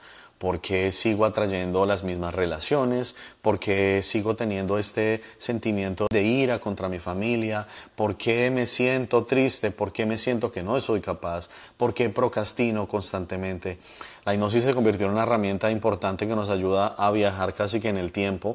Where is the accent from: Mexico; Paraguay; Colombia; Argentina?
Colombia; now in Miami, United States; Yo soy colombiano, pero vivo en Estados Unidos, en Miami, desde hace 10 años.